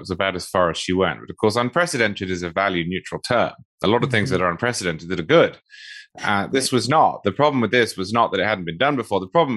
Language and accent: English; England, United Kingdom; now in United States; I'm originally from England.